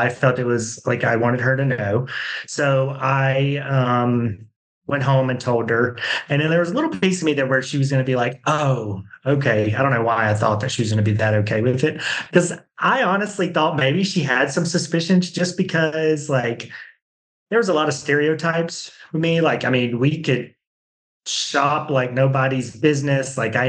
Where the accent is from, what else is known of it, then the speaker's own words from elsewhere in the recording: Alabama, United States; And I grew up in Alabama originally.